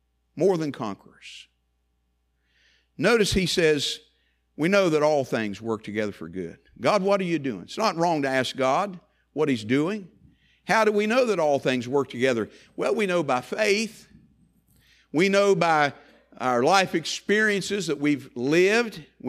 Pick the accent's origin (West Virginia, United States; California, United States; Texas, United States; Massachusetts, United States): West Virginia, United States; I'm from West Virginia. I like those big words. I reckon.